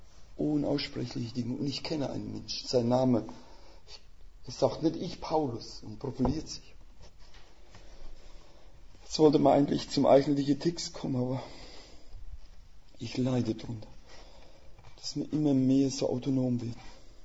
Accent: Rhineland-Palatinate, Germany; Ich komme aus Rheinland-Pfalz

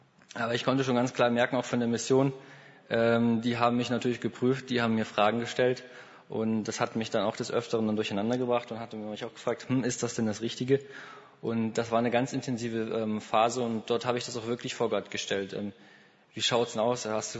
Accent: Schleswig-Holstein, Germany; now in Mainz, Germany; Ich bin 20. Ich komme aus dem Norden, aus Schleswig-Holstein, studiere jetzt in Mainz und war mit der Vereinigten Kamerun- und Tschad-Mission für ein Jahr in Tschad.

